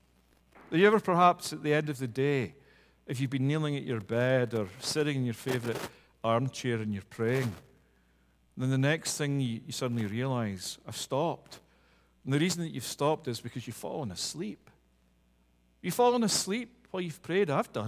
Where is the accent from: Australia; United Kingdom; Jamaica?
United Kingdom; Glasgow, Scotland; accent: Glasgow; you don't hear the Glasgow accent, you don't hear the fact that I'm originally from Scotland